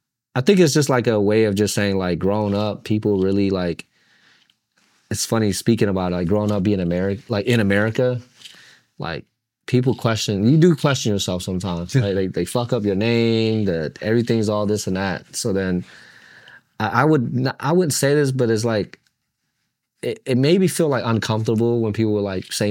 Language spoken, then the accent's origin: English; Midwest, United States; growing up in the Midwest